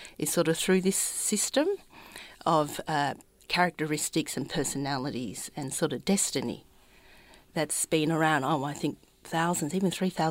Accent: Hong Kong; I grew up in Hong Kong

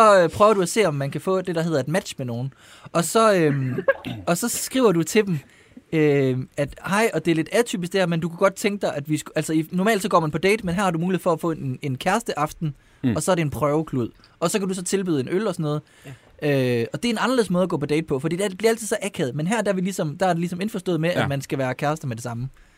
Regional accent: Horsens, Central Denmark Region, Denmark; Jeg er selv fra Horsens.

